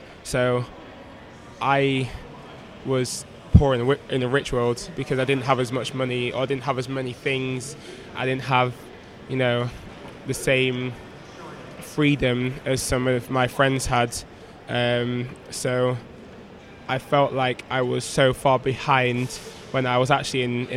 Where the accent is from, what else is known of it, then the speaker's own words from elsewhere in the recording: Chapeltown, Yorkshire and the Humber, United Kingdom; where I grew up in Chapeltown, it wasn't the most, you know, well-off place. It was a place with a bad reputation because there was a lot of criminal activity that went on around there. And that's where I grew up.